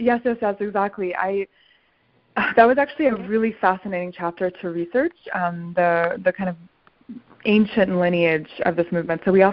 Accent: Toronto, Ontario, Canada; also born or lived in Boston / Paris / Tel Aviv; I grew up in Toronto. I've lived in Boston. I've lived in Paris. I've lived in Tel Aviv.

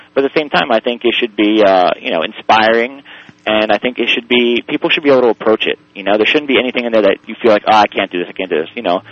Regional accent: United States; I'm also American.

